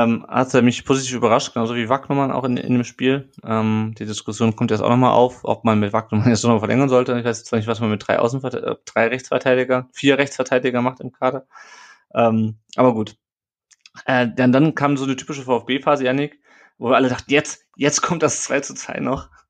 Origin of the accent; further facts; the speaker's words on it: Hesse, Germany; Ich komme ja aus Hessen, ne?